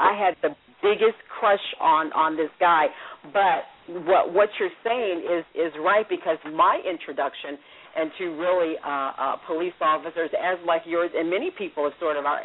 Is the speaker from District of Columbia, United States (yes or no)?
yes; Washington, District of Columbia, United States; So if you're a true Washingtonian like I am